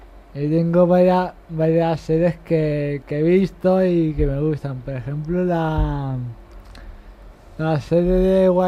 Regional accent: Santa Coloma de Gramenet, Catalonia, Spain; Bueno, soy de Santa Coloma de Gramenet.

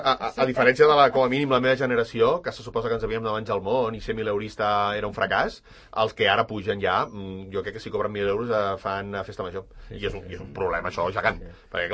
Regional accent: Sant Cugat del Vallès, Catalonia, Spain; Que som de Sant Cugat de tota la vida.

